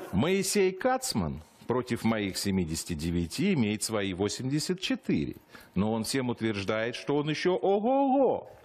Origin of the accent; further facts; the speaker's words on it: Russia; И когда он спросил, откуда мы, я сказал, из России.